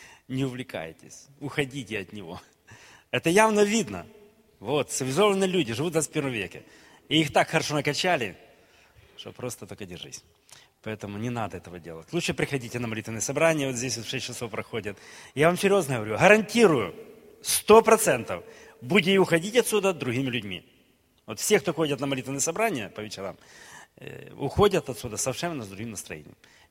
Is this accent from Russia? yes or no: no; Ukraine; Они когда увидели нас и узнали, что мы с Украины.